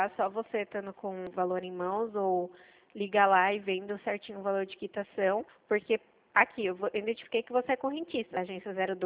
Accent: Itu, São Paulo, Brazil; eu sou daqui de Itu.

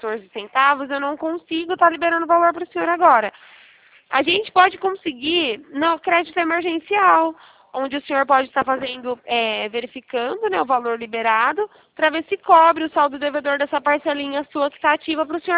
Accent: Araras, São Paulo, Brazil; Isso, sou daqui de Araras mesmo.

